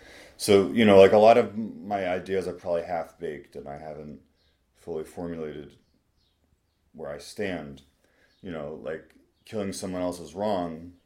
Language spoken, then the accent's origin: English; United States; because I'm an American, I'm male, you know, I'm mixed race, but I'm mostly white. I live in New York.